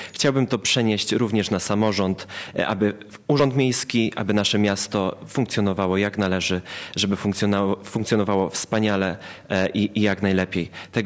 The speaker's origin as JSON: {"language": "Polish", "town": "Mielec", "region": "Subcarpathian Voivodeship", "country": "Poland", "tie": "born or raised there", "said": "urodziłem się w Mielcu. Tutaj wzrastałem, tutaj dorastałem. To miasto kocham."}